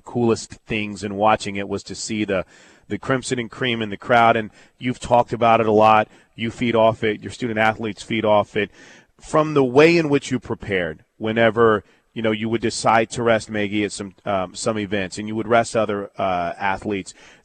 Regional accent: St. Louis, Missouri, United States; I grew up in St. Louis, and I've never been familiar with the arena that you guys are performing in.

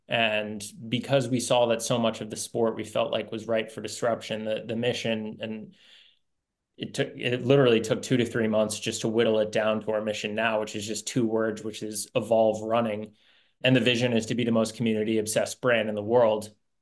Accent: New Jersey, United States; We grew up in New Jersey, kind of in the skateboarding and surfing scene.

